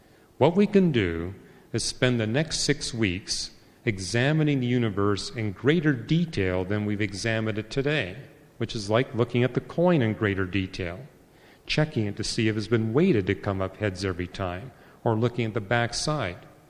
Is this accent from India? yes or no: no; Canada; I'm a Canadian, so I got a Canadian nickel here